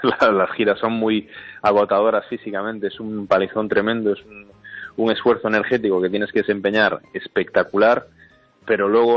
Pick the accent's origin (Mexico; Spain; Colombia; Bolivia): Spain; Ferrol, Galicia; a pesar de tener nombre alemán y apellido escocés, pero soy de Ferrol de toda la vida.